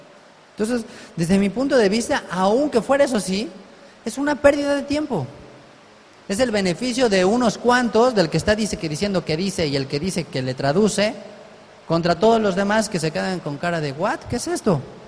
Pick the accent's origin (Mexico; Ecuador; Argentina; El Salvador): Mexico; Digo, ah, pues yo soy de México.